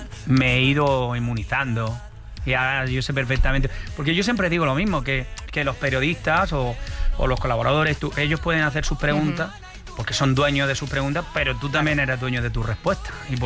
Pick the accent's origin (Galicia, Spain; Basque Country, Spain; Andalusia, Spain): Andalusia, Spain; Almería; ha venido bien vivir también fuera de mi tierra para darme cuenta de lo especial que es. Es decir, siempre que aterrizo en Almería o siempre que llego a la tierra de Andalucía, digo, qué bonito